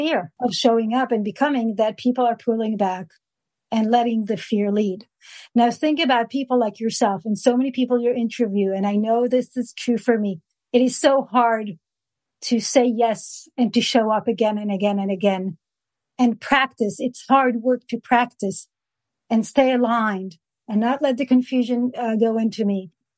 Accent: Jerusalem, Jerusalem District, Israel; I just know I had to be born here. I was born and raised in Jerusalem.

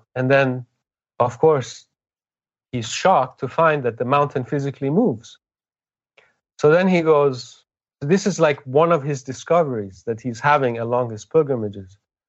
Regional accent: Iran; I remember growing up in Iran, you know, when you're immersed in it and it's all around you in your culture

